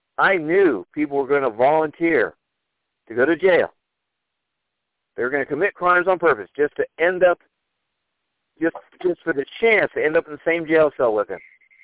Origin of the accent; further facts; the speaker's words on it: Wisconsin, United States; Well, I was raised in Wisconsin, where at the time vigilanteism was alive and well, so.